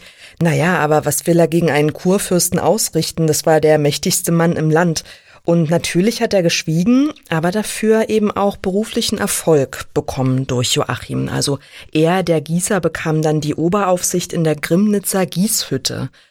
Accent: Brandenburg, Germany; Da musste ich auch erst als Brandenburgerin nachschauen.

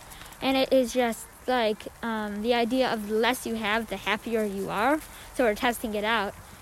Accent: Michigan, United States; I am 11 years old and I am from Michigan.

